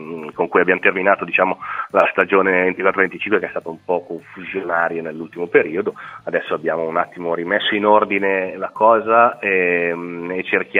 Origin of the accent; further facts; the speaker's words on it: Crema, Lombardy, Italy; io sono di Crema nella zona